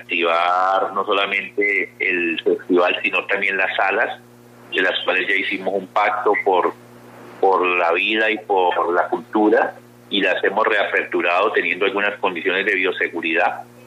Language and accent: Spanish; Cali, Valle del Cauca, Colombia; usted seguramente como caleño tira paso, azota, baldosa, le pega bien a la rumba, porque esa es como una identidad que nos da la música